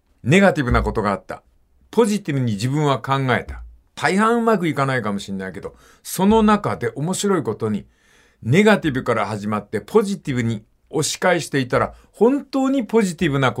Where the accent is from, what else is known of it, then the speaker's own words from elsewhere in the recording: Kansai, Japan; accent: Kansai dialect; あ、ちょっと今関西弁が出ましたから、どっちの方面かお分かりだろうと思いますが。